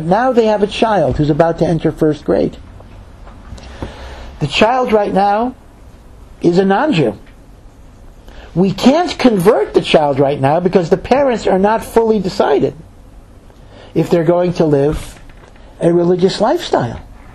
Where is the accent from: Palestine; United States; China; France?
United States; Washington, D.C. area; now in Israel; Now, I know, I came from the Washington area, and for many years, I was involved with a day school.